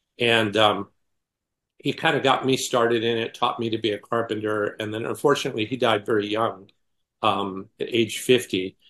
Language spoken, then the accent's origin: English; California, United States; I grew up in California with a Japanese nanny.